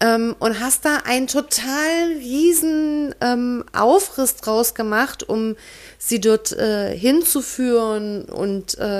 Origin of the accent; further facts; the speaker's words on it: Saxony, Germany; moved away; Also zusammenfassend, ich bin von Sachsen nach Sachsen-Anhalt gezogen